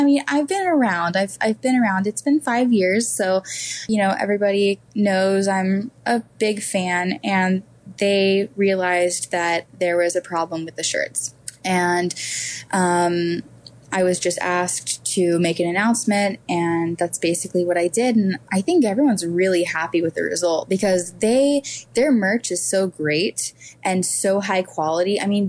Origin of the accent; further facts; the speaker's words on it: Texas, United States; and I say y'all because I'm from Texas. Love you know, it. I'm a Southern.